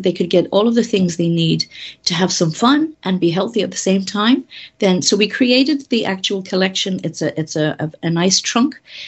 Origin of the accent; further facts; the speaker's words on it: Ireland; growing up in Ireland